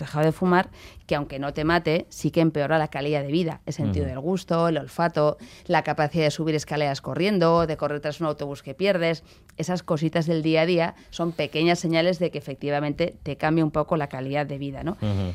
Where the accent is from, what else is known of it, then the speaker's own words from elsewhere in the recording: Pamplona, Navarre, Spain; un compañero suyo de Pamplona, de mi tierra, médico